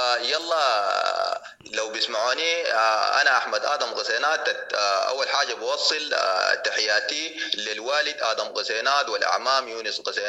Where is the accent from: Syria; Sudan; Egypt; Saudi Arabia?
Sudan; Darfur; now in Libya; أنا في ليبيا … أنا سوداني من دارفور.